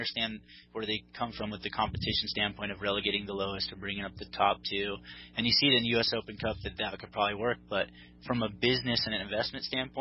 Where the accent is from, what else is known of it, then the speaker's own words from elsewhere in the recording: United States; being an American sports fan. I'm just used to our leagues being the best.